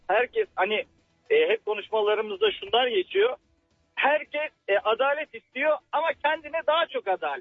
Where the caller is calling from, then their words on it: Istanbul, Turkey; ben İstanbul'dan.